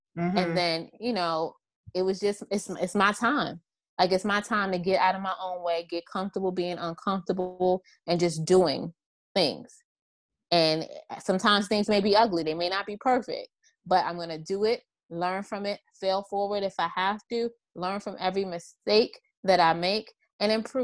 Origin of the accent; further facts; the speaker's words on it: New York City, New York, United States; also born or lived in Philadelphia, United States; now in Washington, United States; because I grew up in the Bronx, Co-op City to be exact, Section 5. And I went to undergrad in Philly, then I moved to the DMV area, and now I live in DC